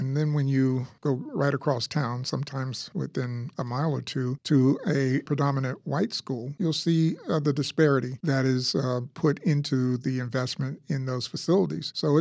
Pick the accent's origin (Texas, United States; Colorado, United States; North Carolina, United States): Texas, United States; Houston; I mentioned before that I was raised in Texas. I grew up poor in Houston during the 60s and 70s on the black side of town.